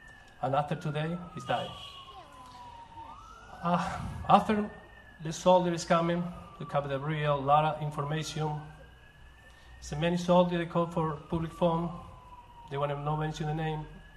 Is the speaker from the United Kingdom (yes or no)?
no; Argentina; now in United States; Now, my American dream, I came from Argentina.